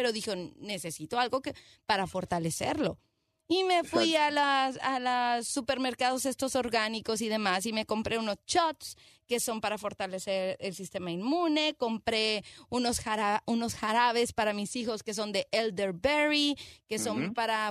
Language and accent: Spanish; Mexico; lo que no saben es que yo soy mexicana y he comido pimiento y chile y demás desde que era bebé